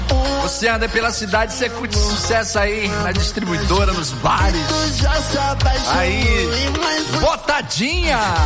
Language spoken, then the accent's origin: Portuguese; Cruzeiro do Sul, Acre, Brazil; sou cruzeirense, morei lá muito tempo, desde pequenininho, né? Preciso retornar lá.